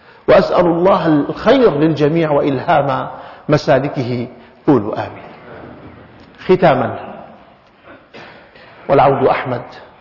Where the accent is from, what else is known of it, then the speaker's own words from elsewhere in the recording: Syria; بلهجة الشام وأهل الشام وترتيب بلادنا سوريا وغيرها